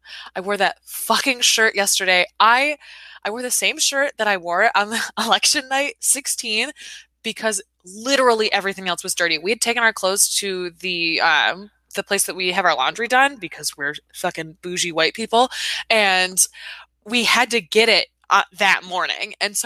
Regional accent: Michigan, United States; are from Michigan, and there was a time where I was like, I personally will not get married until my home state can do that because my dad is gay and lives there.

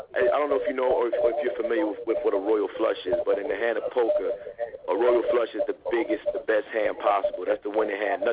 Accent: New York City, New York, United States; I'm one of those dudes that was born and raised in New York City. So, basically, you know, music, hip hop is engraved into my soul.

